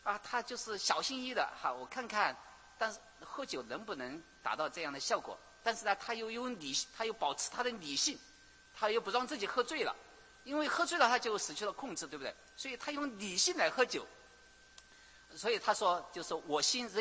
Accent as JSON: {"language": "Chinese", "region": "Sichuan", "country": "China", "tie": "born or raised there", "said": "我出生在四川"}